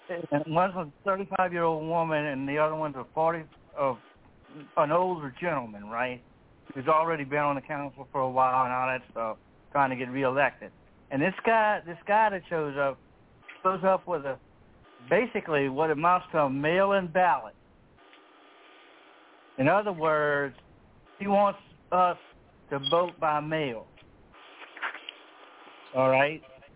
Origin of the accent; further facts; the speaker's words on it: Louisiana, United States; By the way, I am from Louisiana, and here's something you didn't know.